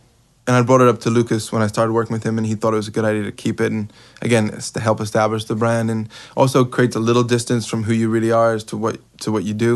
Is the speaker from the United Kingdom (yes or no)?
yes; England, United Kingdom; accent: English; back years ago, my English accent was heavier.